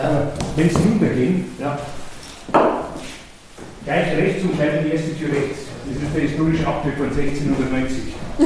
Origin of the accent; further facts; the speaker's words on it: Ingolstadt, Bavaria, Germany; ich bin gebürtiger Ingolstädter, Jahrgang 47 und bin groß geworden in einer Zeit, in der es weder einen Fernseher gab